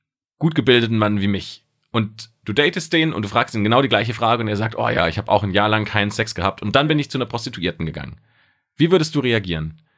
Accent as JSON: {"language": "German", "town": "Speyer", "region": "Rhineland-Palatinate", "country": "Germany", "tie": "born or raised there", "said": "In meiner Heimatstadt in Speyer."}